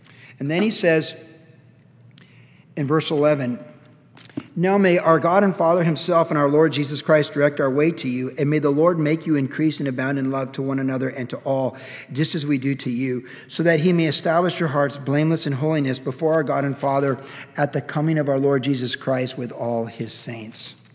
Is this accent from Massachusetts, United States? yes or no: no; Cleveland, Ohio, United States; And I grew up in Cleveland, so I was a Cleveland Browns fan.